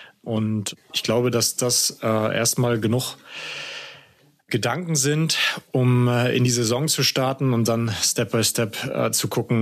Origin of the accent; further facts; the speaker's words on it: Rostock, Mecklenburg-Vorpommern, Germany; ich bin ja ein norddeutscher Junge, ich komme aus Rostock.